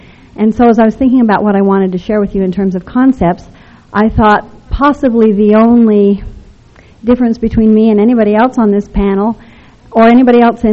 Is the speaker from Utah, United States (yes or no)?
yes; Salt Lake City, Utah, United States; I came from a very traditional family. I was raised here largely in Salt Lake. My mother never worked.